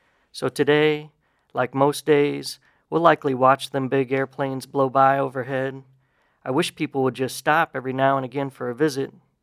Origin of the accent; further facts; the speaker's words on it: Nebraska, United States; This is, if you tell everybody I'm from South Dakota... I grew up in Nebraska.